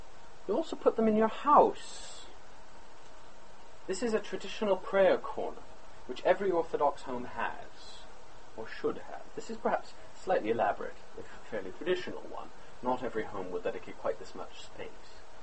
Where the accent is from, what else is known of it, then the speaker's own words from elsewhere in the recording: United States; I'm American, so I can agree with myself, too. I don't feel unpatriotic.